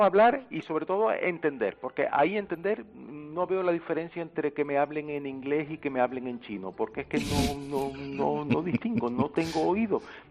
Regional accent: Las Palmas de Gran Canaria, Canary Islands, Spain; Sí, no, yo soy canario, soy de Las Palmas de Gran Canaria.

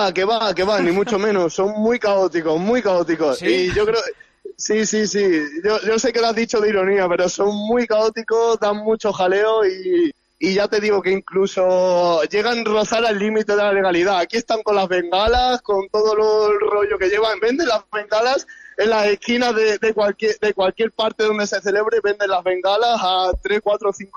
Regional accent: Puertollano, Castilla-La Mancha, Spain; Yo soy de Puerto Llano, de la misma ciudad que Cañizares.

